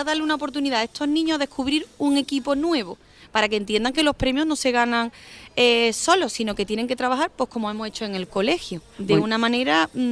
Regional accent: Córdoba, Andalusia, Spain; cualquiera diría que soy más gaditana ya que cordobesa, que me perdonen todos los cordobeses.

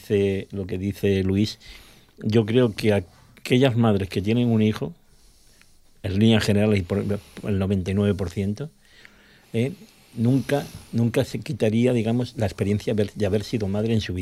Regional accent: Badajoz, Extremadura, Spain; la Virgen de la Soledad, que es de mi tierra, de Badajoz.

